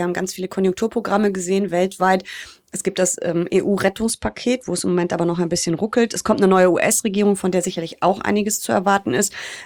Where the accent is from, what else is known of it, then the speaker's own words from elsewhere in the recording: Rhineland, Germany; Ich bin ja auch Rheinländerin, genau wie du.